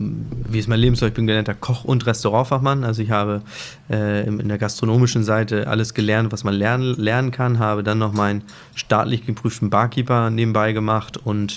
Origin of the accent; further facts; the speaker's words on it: Hamburg, Germany; Auch früher hätte ich immer Festland gesagt, ich bin Hamburger Jung, aber mittlerweile hat sich's komplett gedreht.